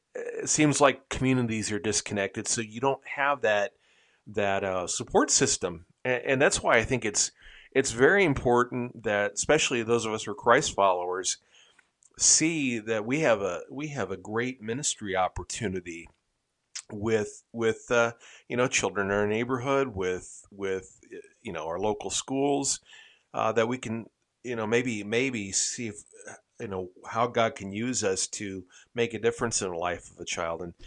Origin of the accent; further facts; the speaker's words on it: Iowa, United States; I grew up in Iowa, mm-hmm.